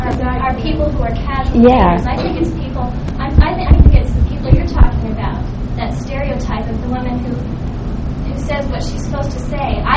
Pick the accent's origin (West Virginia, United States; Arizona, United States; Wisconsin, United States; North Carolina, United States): Arizona, United States; I came from Arizona.